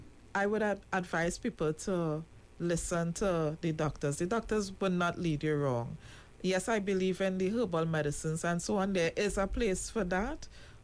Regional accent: South, Trinidad & Tobago; Well, I'm from South, so we always make a joke, I'm very directionally challenged.

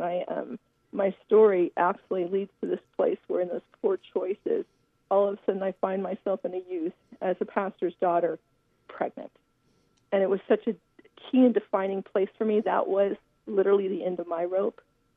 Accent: California, United States; also born or lived in Colorado Springs; Well, I am a native of Southern California, and that's where I currently reside. And we lived here most of my life

